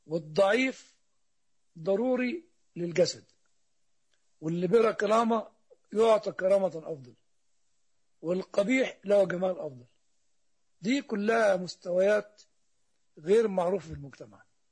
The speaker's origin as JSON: {"language": "Arabic", "region": "Upper Egypt", "country": "Egypt", "tie": "born or raised there", "said": "وإن كان عندنا في الصعيد في قريتنا بالذات"}